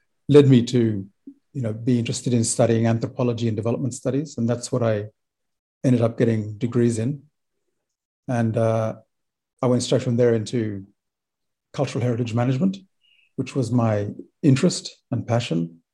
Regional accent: Port Vila, Shefa, Vanuatu; When I was growing up in Port Vila, sort of exposed to all that activism that was happening at the time.

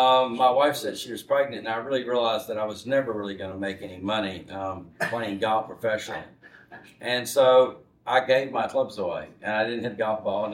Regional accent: Shreveport, Louisiana, United States; I grew up in Shreveport, but I've been here for 34 years

